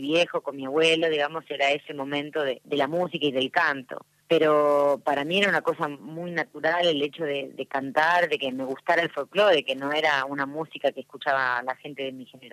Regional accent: Tierra del Fuego, Argentina; born there; now in Buenos Aires, Argentina; cantora de música criolla argentina. Nací en Tierra del Fuego, vivo en Buenos Aires.

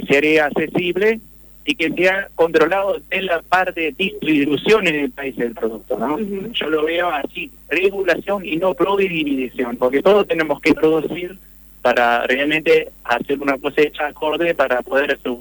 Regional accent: Germany; now in Argentina; yo soy productor tambero, tenemos un tambo ahí en la zona del Ramblón. Soy alemán, vivo hace 25 años en Argentina

